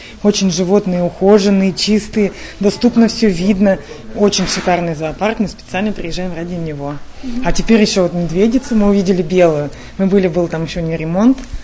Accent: Chelyabinsk, Chelyabinsk Oblast, Russia; Нет, мы из Челябинска.

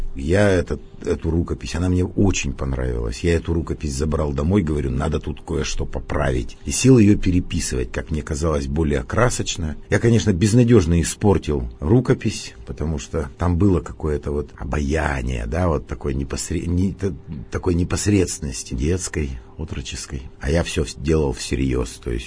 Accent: Korkino, Chelyabinsk Oblast, Russia; Я родился на Южном Урале, в шахтерском городе Коркино, Челябинской области. То есть детство мое было самым таким простым, провинциальным.

